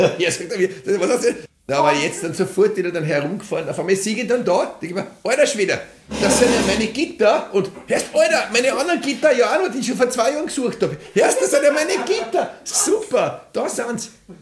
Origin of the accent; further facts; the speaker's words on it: Vienna, Austria; Ich bin in der Rotenhofgasse aufgewachsen.